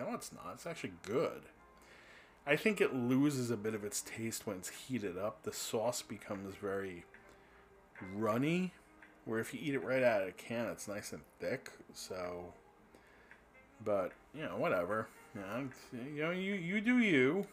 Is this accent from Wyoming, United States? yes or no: no; New Jersey, United States; And growing up in the Jersey Shore, I used to go out blue fishing all the time on the charter boats.